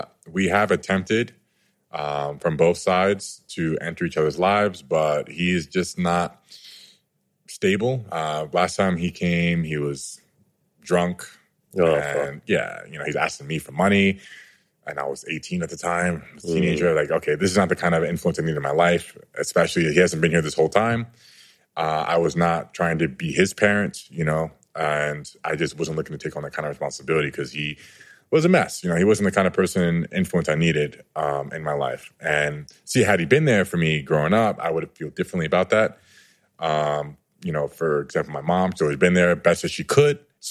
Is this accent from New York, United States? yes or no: yes; New York City, New York, United States; moved away; they assumed, because I was from New York City, not just the U.S., I was wealthy, right?